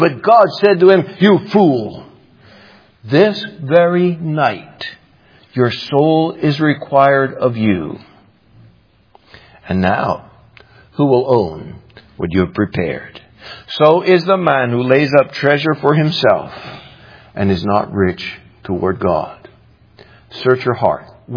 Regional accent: New Orleans, Louisiana, United States; As a kid, you know, I grew up in New Orleans. And in New Orleans, we did not get much snow.

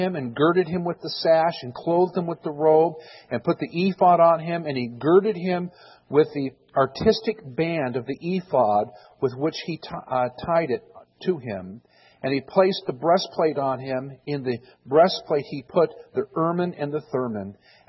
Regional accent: Washington, D.C. area, United States; I remember growing up outside of Washington, D.C., I had the chance to go every year to the Smithsonian Art Institute.

